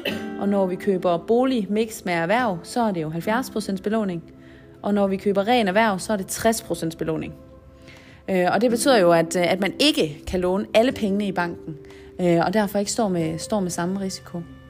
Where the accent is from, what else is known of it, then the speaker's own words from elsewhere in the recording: Jutland, Denmark; vi er jo jyder, bor i Jylland, vi er jyske, og vi har også en jysk mentalitet